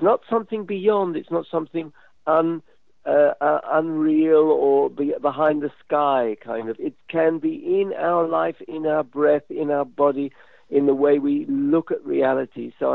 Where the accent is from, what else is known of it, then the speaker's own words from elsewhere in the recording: London, United Kingdom; One actually is from my childhood when I was, I guess, seven, growing up in London